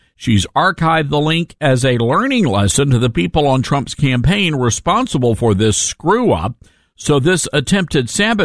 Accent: Memphis, Tennessee, United States; A little bit of breaking news coming from my hometown of Memphis, Tennessee.

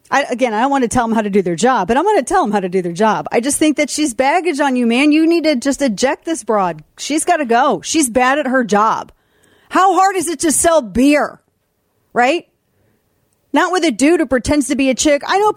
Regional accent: Missouri, United States

